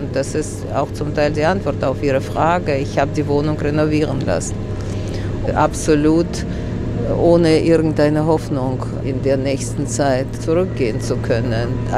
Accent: Moscow, Russia; moved away as an adult; Das ist meine Heimat, ist Moskau. Ich habe dort über 70 Jahre gelebt und geboren worden.

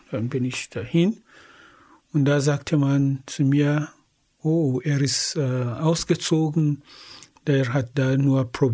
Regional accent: Ghana; komme ich aus Ghana.

